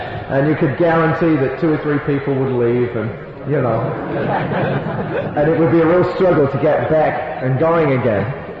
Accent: Northern England, United Kingdom; And I remember it was her because I was from Northern England and so was she.

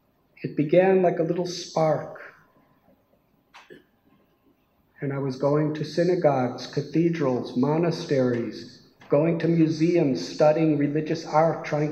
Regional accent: Illinois, United States; I was born in 1950 in Chicago and was raised in a suburb north of Chicago where material comforts and prosperity were something very ordinary.

